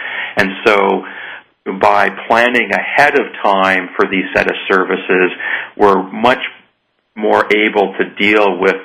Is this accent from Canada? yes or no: yes; Canada; being Canadian, I took the healthcare analogy sort of one step further